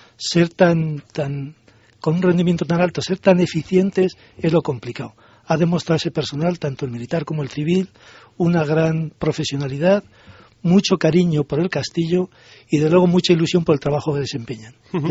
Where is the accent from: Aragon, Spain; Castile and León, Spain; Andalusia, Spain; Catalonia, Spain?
Aragon, Spain; Teruel; aunque soy natural de Teruel